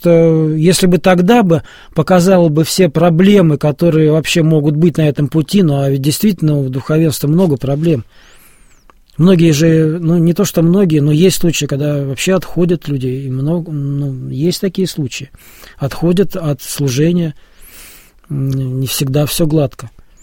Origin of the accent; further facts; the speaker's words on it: Moscow, Russia; я, хотя сам из Москвы